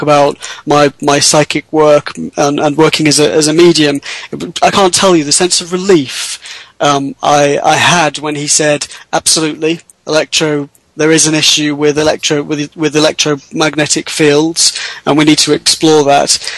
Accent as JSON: {"language": "English", "country": "United Kingdom", "moved": "yes", "lives_now": "United States", "said": "I'm from the UK originally. You can tell from my accent, and we don't have huge storms like you have in the States."}